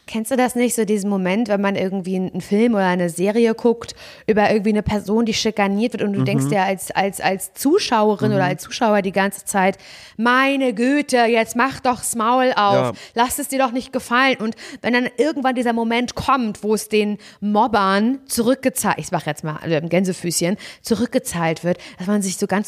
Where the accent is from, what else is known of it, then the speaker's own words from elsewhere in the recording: Parchim, Mecklenburg-Vorpommern, Germany; wenn ich im Parchim, in meiner Heimat, in der ich eigentlich gern bin, wieder zu Besuch bin